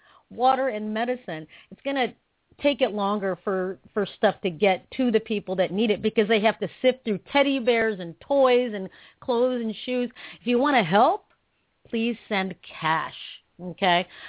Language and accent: English; Philippines; I just want to take the time to say to everyone, being Filipino, I want to take the time and say thank you so much